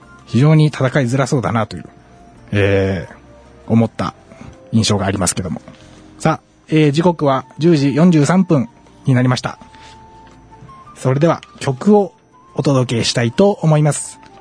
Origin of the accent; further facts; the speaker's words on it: Ube, Yamaguchi, Japan; 僕、出身が、山口県宇部市ですから